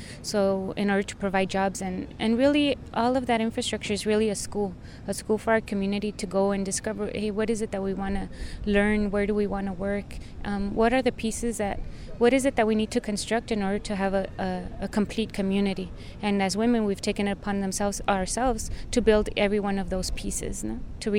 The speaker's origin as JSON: {"language": "English", "town": "El Paso", "region": "Texas", "country": "United States", "said": "We're from El Paso, Texas."}